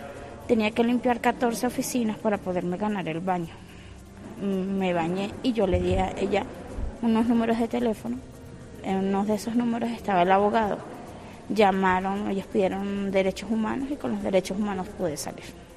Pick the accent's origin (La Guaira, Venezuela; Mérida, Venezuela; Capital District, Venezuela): Mérida, Venezuela; moved away as an adult; Venezuela, Estado Mérida.